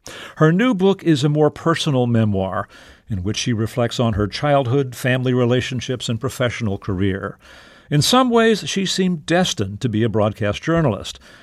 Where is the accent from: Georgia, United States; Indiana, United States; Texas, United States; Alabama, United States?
Texas, United States; You know, most of us, I mean, I grew up in South Texas